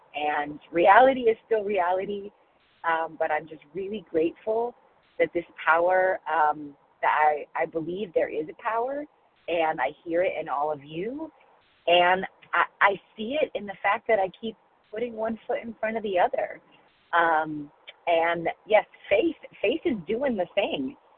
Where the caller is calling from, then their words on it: Chicago, Illinois, United States; Calling in from Chicago.